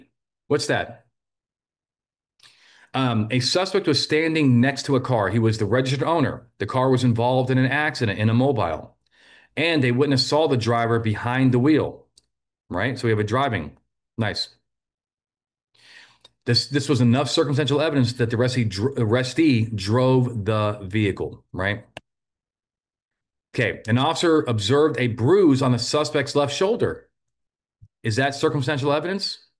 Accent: Texas, United States; Because I'm a Texan, and it's America.

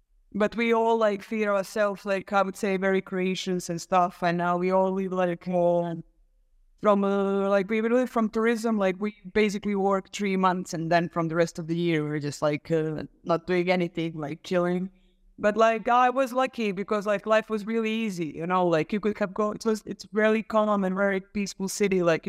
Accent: Neum, Federation of Bosnia and Herzegovina, Bosnia & Herzegovina; English is a second language; I grew up in Neum. Like I always take it inside my heart everywhere I go

